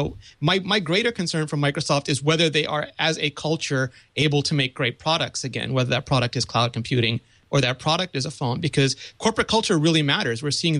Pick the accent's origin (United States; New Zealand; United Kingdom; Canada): Canada; I mourn as a Canadian who lost Nortel and lost Corel and lost 3DFX and a lot of other great Canadian companies.